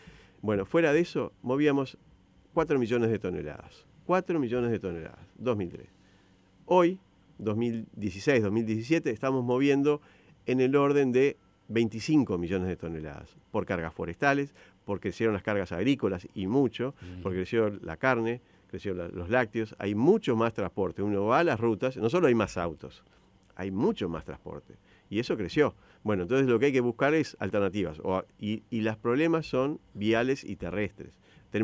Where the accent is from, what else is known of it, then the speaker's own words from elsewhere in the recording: Uruguay; Yo, como uruguayo, concibo que somos otra cosa.